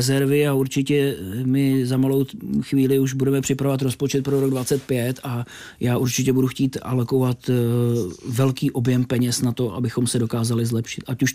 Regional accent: Borohrádek, Hradec Králové Region, Czechia; Ano, já jsem se narodil v Hradci Králové, kde jsme žili asi do jednoho roku mého života, což si samozřejmě nepamatuju, a pak už jsem vlastně Borohrádečák.

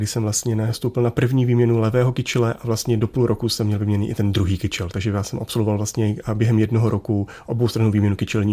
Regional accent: Kolín, Central Bohemian Region, Czechia; jsem byl z Kolína, kde jsem vyrůstal

